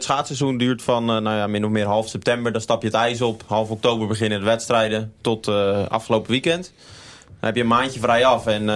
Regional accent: Gouda, South Holland, Netherlands; Ja, kijk, ik ben hier in de stad geboren, maar ik ben eigenlijk opgegroeid in Gouda.

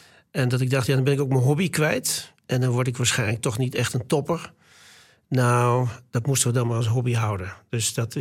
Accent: Barneveld, Gelderland, Netherlands; Ik kom uit Barneveld, waar mijn eerste contact met muziek, dat was via de kerk en via kerkorganisten.

